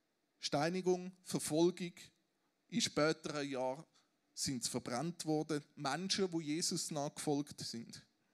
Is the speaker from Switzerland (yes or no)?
yes; Switzerland; ist das wirklich unsere Philosophie, wie wir als Schweizer unterwegs sind?